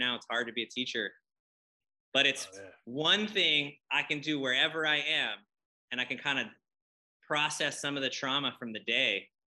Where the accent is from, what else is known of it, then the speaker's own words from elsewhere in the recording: Hawaii, United States; I'm not Hawaiian, but I was born and raised here, but that's important.